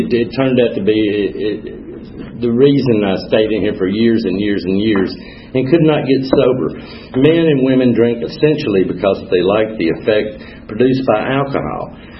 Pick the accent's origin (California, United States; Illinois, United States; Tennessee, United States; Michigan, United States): Tennessee, United States; Columbia; But I grew up in Columbia, Tennessee. It's about 35, 40 miles south of Nashville. It's a great little town.